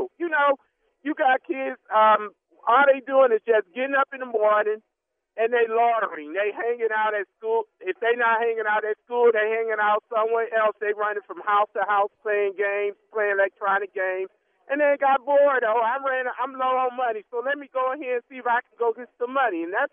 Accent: Saginaw, Michigan, United States; We from big cities, like from Detroit, and I'm from Saginaw.

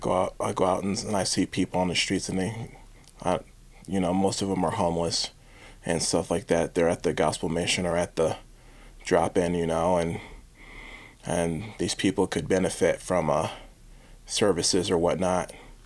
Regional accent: Kalamazoo, Michigan, United States; Well, growing up in Kalamazoo, back in those days, mental health was in the dark ages

